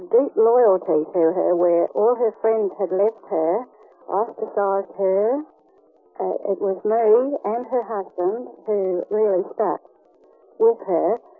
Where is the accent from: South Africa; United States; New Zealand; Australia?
Australia; Adelaide, South Australia; and I'm from Adelaide.